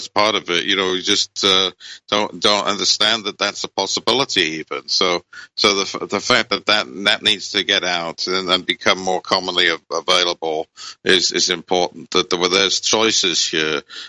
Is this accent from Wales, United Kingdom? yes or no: yes; Wales, United Kingdom; I grew up in Wales back in the 50s